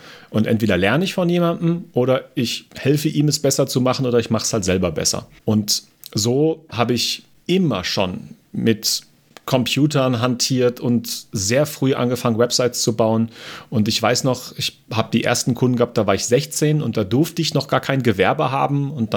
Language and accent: German; Germany; now in Austria; Ich komme ja aus Deutschland, das Unternehmen ist auch in Deutschland